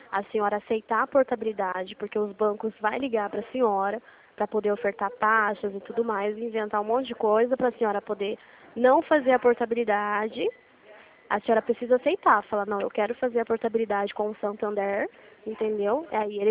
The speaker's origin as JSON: {"language": "Portuguese", "town": "Limeira", "region": "São Paulo", "country": "Brazil", "said": "eu sou do interior de São Paulo, Limeira, São Paulo"}